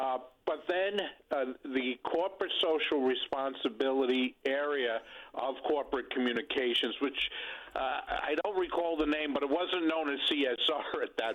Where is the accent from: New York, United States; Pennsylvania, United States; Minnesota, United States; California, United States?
New York, United States; New York City; I grew up in the Bronx, so I went to high school up there.